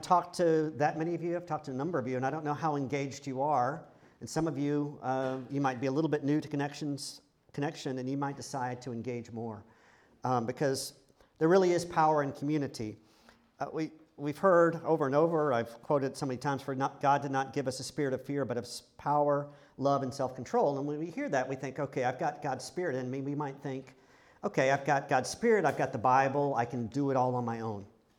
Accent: United States; we come from the United States, and the United States, we're a very individualistic nation.

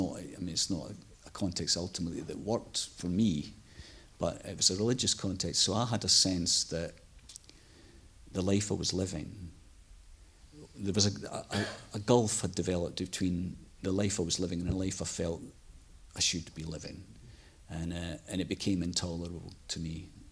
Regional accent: Scotland, United Kingdom; I grew up in Scotland, and Scotland has a very unhealthy relationship with alcohol.

